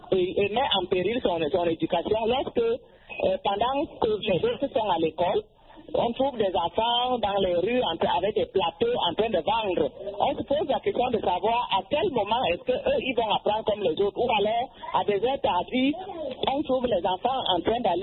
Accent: Cameroon; Chez nous, au Cameroun, les enfants travaillent pour aider les parents et aussi pour apprendre à faire ce que les parents savent faire.

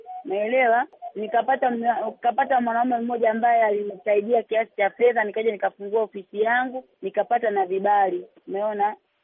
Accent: Tanzania; Mimi sinaishi Mozambiki, nafanya biashara Mozambiki, mimi ni Mtanzania.

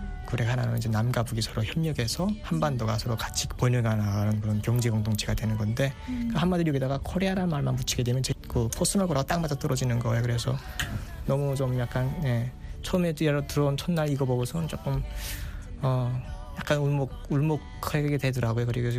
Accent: North Korea; 난 내가 북한에서 왔다는 소리 안 했거든요.

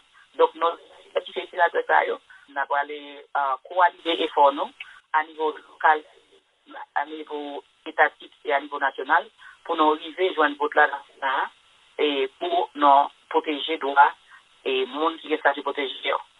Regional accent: Haiti; now in Miami, United States; moi, je suis haïtien à tout

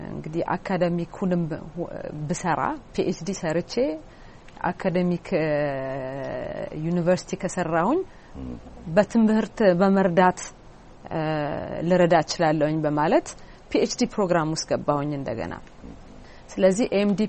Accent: Addis Ababa, Ethiopia; moved away as an adult; now in Lyon, France; አዲስ አበባ ተወልጄ ትምህርቴን እዛ በሊሴ ገብረ ማርያም የፈረንሳይ ትምህርት ቤት መሆኑ ነው እዛ ተምሬ

